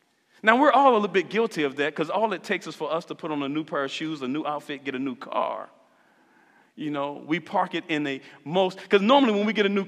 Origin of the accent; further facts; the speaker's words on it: United States; And especially being American, we're used to picking sides.